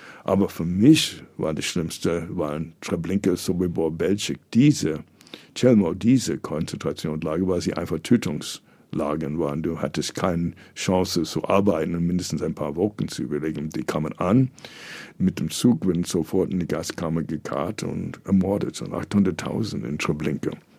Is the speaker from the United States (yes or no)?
yes; New York, United States; Ich bin ja Jahrgang 53 in New York geboren, aufgewachsen